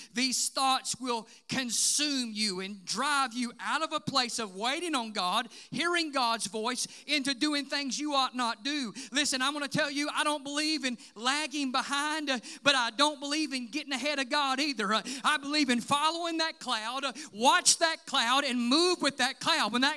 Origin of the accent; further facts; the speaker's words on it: Mississippi, United States; I know whenever my friend that I grew up with in Mississippi saw me and my wife the first time, the first year of our marriage, we were in Mississippi.